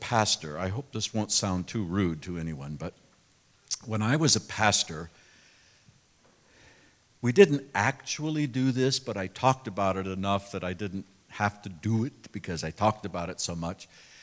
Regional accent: California, United States; Okay, I'm from California.

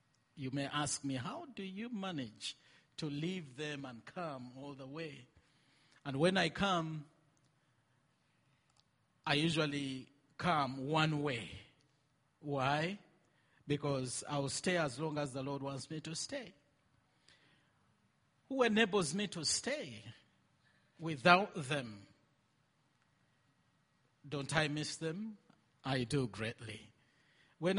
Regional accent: Uganda; I come from Uganda, East Africa.

